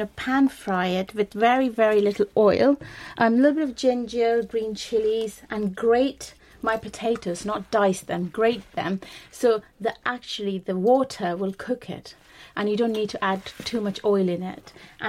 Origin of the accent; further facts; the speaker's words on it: West Bengal, India; my parents are from Punjab. Yes, I grew up in West Bengal